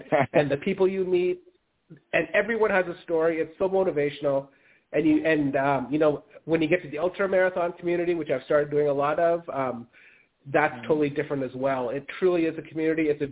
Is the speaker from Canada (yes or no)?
yes; Canada; And, you know, as a Canadian, every American state has been so welcoming to me.